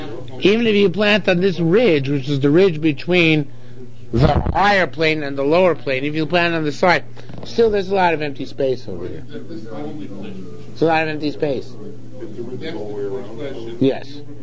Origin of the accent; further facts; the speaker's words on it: New York, United States; I come from Nassau County.